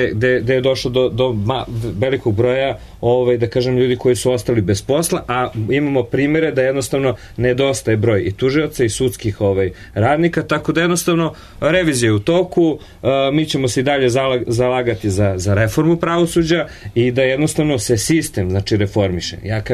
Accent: Kosovo; pošto ja dolazim sa Kosova i Metohije

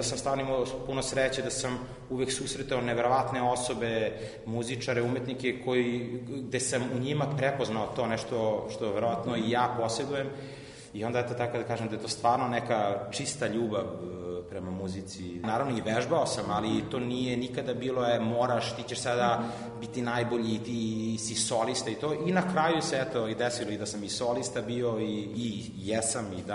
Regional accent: Belgrade, Serbia; S obzirom da sam odrastao ovde u Beogradu na Dorćolu, i znate kako su bila vremena tada, ja sam 84. godište

